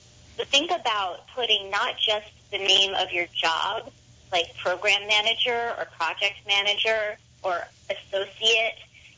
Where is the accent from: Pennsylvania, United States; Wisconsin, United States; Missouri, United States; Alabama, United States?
Wisconsin, United States; Madison; I gave a presentation to a group of business owners, small business owners, in my hometown of Madison, Wisconsin.